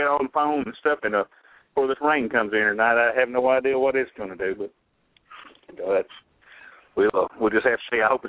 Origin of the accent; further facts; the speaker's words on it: McKenzie, Tennessee, United States; now in Paris, United States; I live over in Paris. I live out at the lake here in Paris. So, but yeah, I mean, I'm from McKenzie. Recently, I've lived in McKenzie and Gleason all my life.